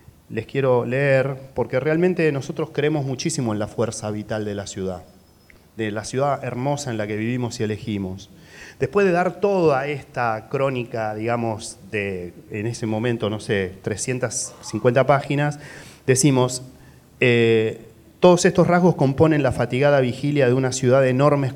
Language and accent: Spanish; Buenos Aires, Argentina; now in Rosario, Argentina; Nosotros somos dos personas de afuera de Rosario que somos rosarinos. Yo soy porteño, Germán es santafesino. Acá elegimos vivir todos los días. Acá hicimos rancho, estudiamos, tuvimos las crías. y acá nos quedamos